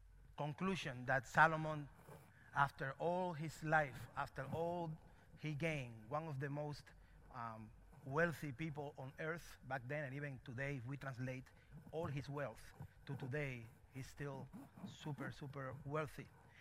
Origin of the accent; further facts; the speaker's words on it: Cuba; I'm from Cuba, so when it's cold, it feels like Alaska.